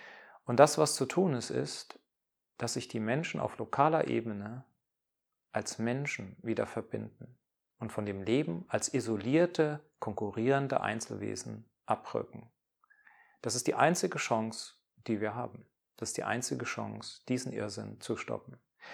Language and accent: German; Germany; born there; moved away; Dort bin ich geboren und ich sehe, dass dieses Land Suizid begeht.